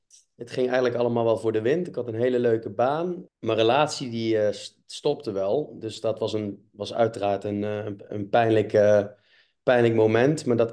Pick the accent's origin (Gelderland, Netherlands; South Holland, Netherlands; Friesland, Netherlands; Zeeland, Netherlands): Gelderland, Netherlands; Nijmegen; Ik kom ook uit Nijmegen oorspronkelijk.